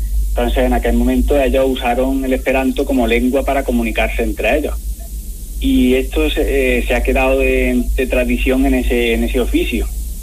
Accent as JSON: {"language": "Spanish", "town": "Lucena", "region": "Andalusia", "country": "Spain", "tie": "born or raised there", "said": "Soy de Lucena, como he dicho, y cuando yo era pequeño, en los años 90, yo conocí a personas aquí en Lucena"}